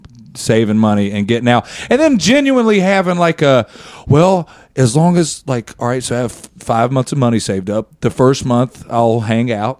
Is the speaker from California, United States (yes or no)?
no; Mechanicsville, Arkansas, United States; I'm from Mechanicsville, Arkansas.